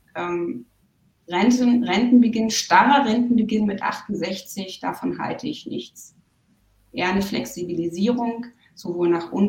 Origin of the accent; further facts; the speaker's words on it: Eisenhüttenstadt, Brandenburg, Germany; born there; also born or lived in Schwerin; now in Oberursel, Germany; ich bin 47 Jahre alt, ich wohne seit 2002 in Oberursel. Vorher habe ich in Schwerin gelebt, 7 Jahre lang, und ich bin in Eisenhüttenstadt geboren.